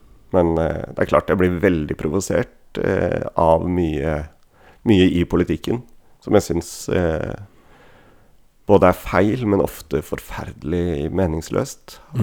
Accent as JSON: {"language": "Norwegian", "region": "Innlandet", "country": "Norway", "said": "selv om jeg kom fra Valdres, som egentlig er veldig spredt befolkning, så hadde jeg likevel et sånn hjem der det var veldig kort vei til skolen"}